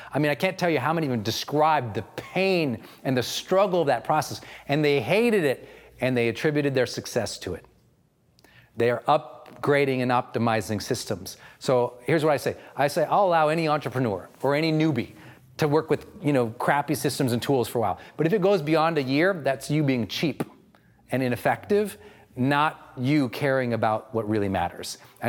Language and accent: English; Montana, United States; which I wanted to do because I'm from Montana. I'm so cheap.